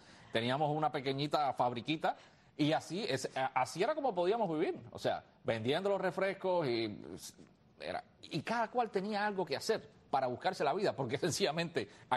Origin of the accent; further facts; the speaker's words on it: Cuba; mi experiencia personal como cubano.